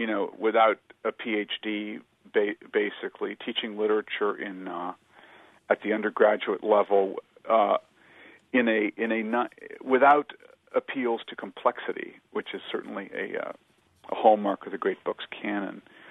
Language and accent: English; Washington, District of Columbia, United States; It's funny, I grew up in Washington, D.C. I've lived on the East Coast all my life